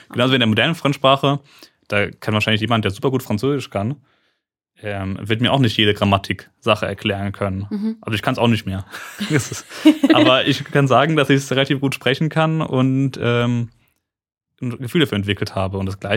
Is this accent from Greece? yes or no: no; Germany; born or raised there